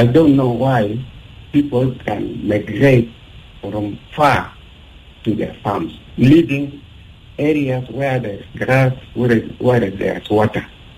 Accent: Kapoeta, Eastern Equatoria, South Sudan; Yes, through our life here, I'm from Eastern Equatoria, first of all

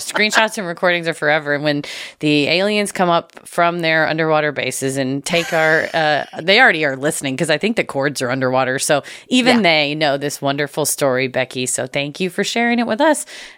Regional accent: Missouri, United States; Near my hometown in Missouri, there is a city called St. Charles

